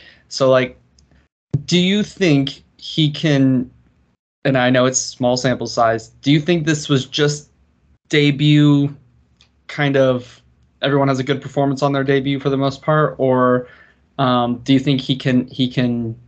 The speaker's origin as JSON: {"language": "English", "town": "Melbourne", "region": "Florida", "country": "United States", "tie": "born or raised there", "said": "Homegrown for me. Yeah. Obviously, born and raised in Melbourne, Florida over there."}